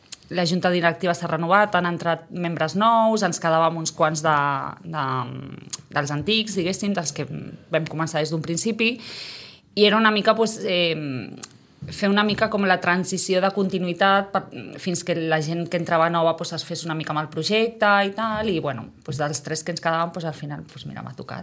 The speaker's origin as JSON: {"language": "Catalan", "region": "Catalonia", "country": "Spain", "said": "jo no sóc de Sitges, i jo sóc d'un altre poble, del Vallès"}